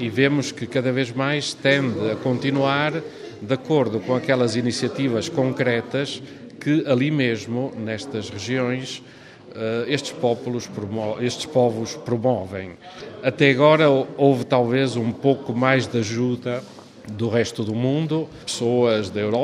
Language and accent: Portuguese; Portugal; now in Rome, Italy; sou português, estou há 8 anos em Roma